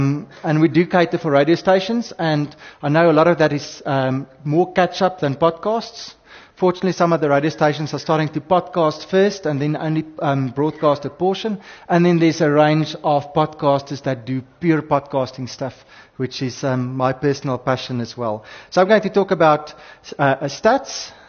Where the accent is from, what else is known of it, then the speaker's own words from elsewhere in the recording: Cape Town, Western Cape, South Africa; We're from Cape Town.